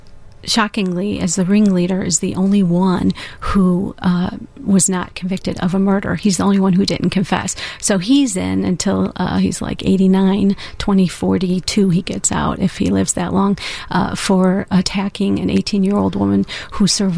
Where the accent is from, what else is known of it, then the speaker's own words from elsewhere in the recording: Chicago, Illinois, United States; I grew up in the Chicago area